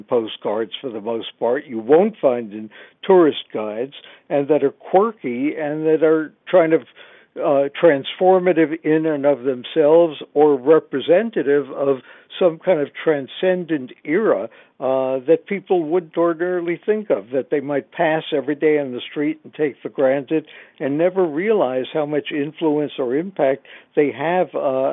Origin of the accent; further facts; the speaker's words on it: Brooklyn, New York, United States; I grew up in Brooklyn, was editor of my high school paper, college paper, and went into journalism for two reasons.